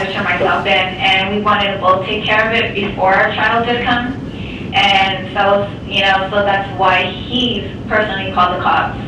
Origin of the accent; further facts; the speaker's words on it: Yuma, Arizona, United States; I'm from Yuma, so he wanted me to go all the way up to Tucson.